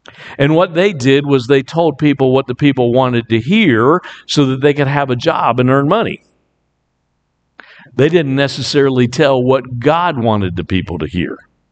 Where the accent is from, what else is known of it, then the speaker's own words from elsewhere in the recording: Virginia Beach, Virginia, United States; But I grew up in the Virginia Beach area, and people coming from North Carolina and telling us what to do was not always advisable.